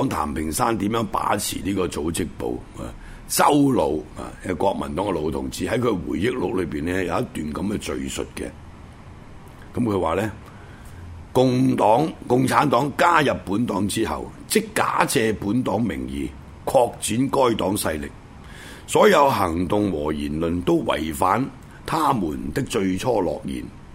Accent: Guangdong, China; 亦都係我哋廣東人啦

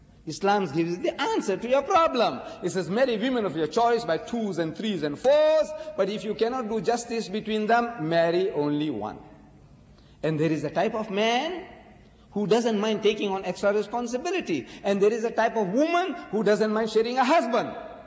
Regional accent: South Africa; See, we are in close contact with Britain because we are English-speaking people. It was South Africa was a colony of Britain. So we are in close contact.

